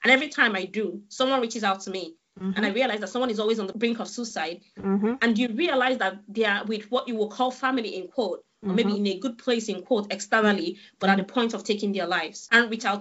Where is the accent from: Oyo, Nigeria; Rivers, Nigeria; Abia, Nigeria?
Abia, Nigeria; It's not like I came back to Lagos. I'm from Abia State. So I went to my village in Obakalomwa here and stayed in my village.